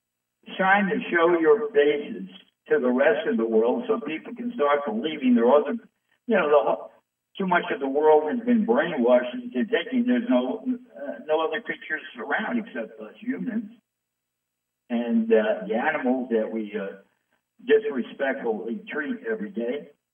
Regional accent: New York City, New York, United States; I'm from New York City. We do things fast here. We don't take 13 years to do something.

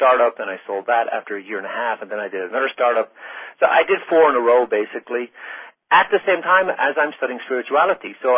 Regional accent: Ireland; also born or lived in Boston, United States; now in United States; I'm originally from Ireland, so I came to the States back in the 80s in pursuit of the at least what I interpreted as the American dream, and spent 7 years living illegally there in Boston and the area until I got a green card, and then I moved down to Manhattan.

